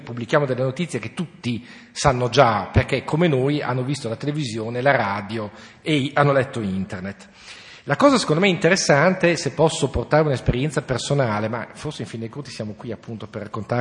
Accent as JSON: {"language": "Italian", "town": "Modena", "region": "Emilia-Romagna", "country": "Italy", "tie": "born there", "said": "sono nato a Modena"}